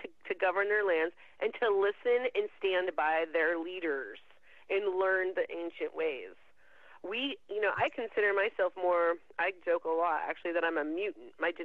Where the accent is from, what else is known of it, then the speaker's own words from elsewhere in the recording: Tri-Cities, Washington, United States; My entire childhood, growing up in the Tri-Cities at Hanford, I had never seen a protest.